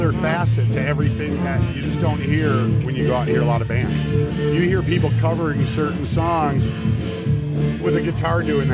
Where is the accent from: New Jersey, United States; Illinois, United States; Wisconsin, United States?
Illinois, United States; Chicago; Because I grew up in Chicago, blues, rock